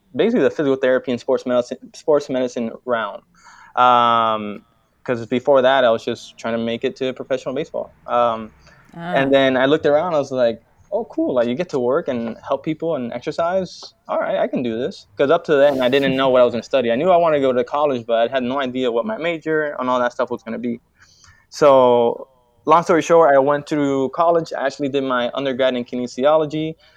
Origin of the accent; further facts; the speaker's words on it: Miami, Florida, United States; So basically … born and raised in Miami, Florida.